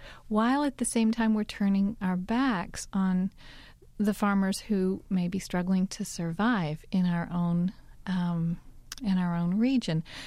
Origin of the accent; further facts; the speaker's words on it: Kentucky, United States; We moved to southwestern Virginia for a lot of reasons. It's very near where I grew up in Kentucky.